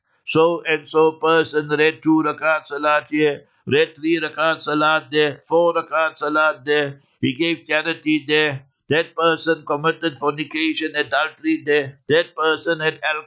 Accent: South Africa; So then I told them I'm from South Africa, I'm a tourist and that.

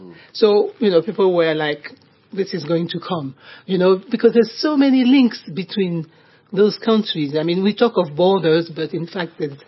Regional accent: Côte d’Ivoire; So, you see, I'm from Côte d'Ivoire, which means I'm from the region. I'm from the West African region.

